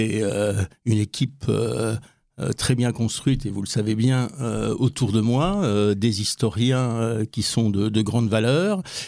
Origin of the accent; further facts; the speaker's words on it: Paris, Île-de-France, France; Parce que je suis un Parisien et à côté de vos locaux, et j'ai épousé une Nancéenne en 75, et donc en 96-97, j'étais à Nancy